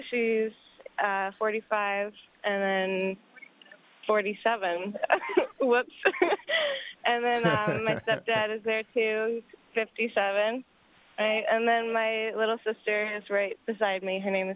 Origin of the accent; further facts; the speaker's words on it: Canada; I'm from Canada originally, but my family is really diverse. My dad is French and has a Haitian side, and I'm white.